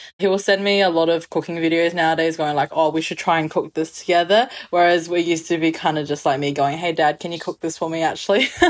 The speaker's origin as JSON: {"language": "English", "town": "Wuxi", "region": "Jiangsu", "country": "China", "tie": "born or raised there", "said": "I grew up with a Wuxi cuisine, which is my hometown is, so my cooking style is quite similar"}